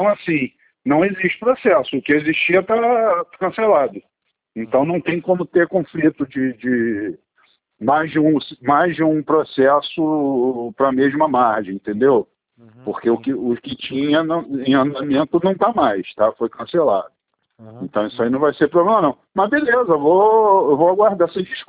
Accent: Rio de Janeiro, Brazil; moved away as an adult; Eu sou do Rio de Janeiro, né? Aposentei, sou policial, aposentei e estou morando, já estava morando aqui em Minas.

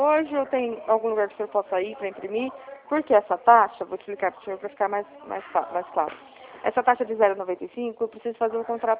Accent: São Paulo, Brazil; Eu sou do estado de São Paulo.

